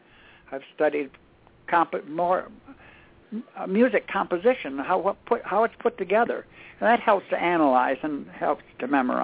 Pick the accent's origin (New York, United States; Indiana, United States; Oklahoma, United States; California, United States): New York, United States; Baldwinsville; And then when I got back from that school and I got back to Baldwinsville in my hometown, I wasn't happy with my organ teacher anymore